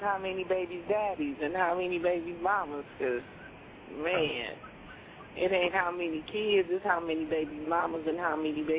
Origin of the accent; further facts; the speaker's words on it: California, United States; I grew up in Southern California. We used to go shopping downtown L.A. all the time.